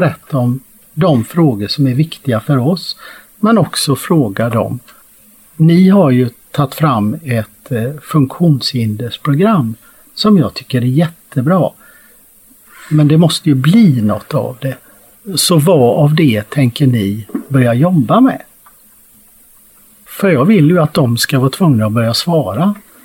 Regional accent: Ulricehamn, Västra Götaland County, Sweden; i min hemstad Ulricehamn

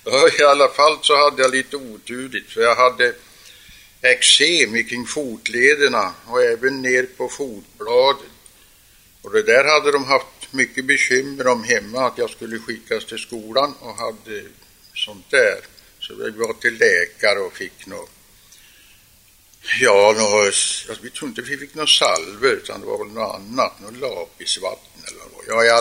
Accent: Harmånger, Gävleborg County, Sweden; born there; Och jag är född i Harmångers socken, som det heter då. Det är numera en socken som ingår i storkommunen Nordanstig.

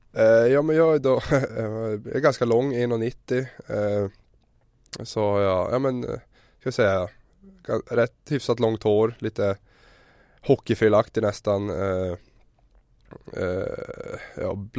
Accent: Luleå, Norrbotten County, Sweden; Jag är då född och uppvuxen i Luleå, lite bit utanför en liten ort som heter Gammelstan.

